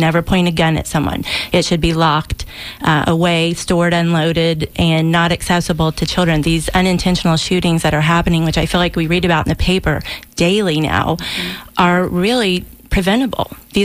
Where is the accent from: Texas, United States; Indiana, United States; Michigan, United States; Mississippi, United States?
Indiana, United States; I grew up in Indiana, and we had, believe it or not, gun safety education in the sixth grade. It was required for everyone. It's a very much a hunting area, Indiana, as I grew up in a hunting home.